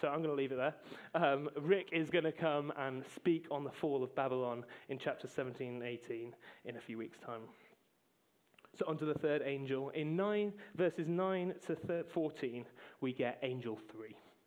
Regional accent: North East England, United Kingdom; I'm from the Northeast, but mum and dad grew up in Surrey.

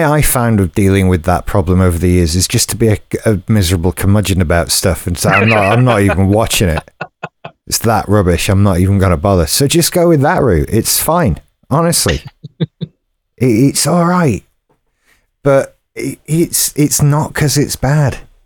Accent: United Kingdom; because I'm British.

